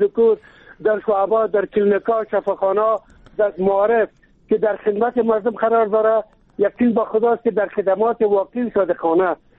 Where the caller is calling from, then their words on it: Kabul, Afghanistan; ما خودم از کابل هستم، از کابل بتون صحبت میکنم.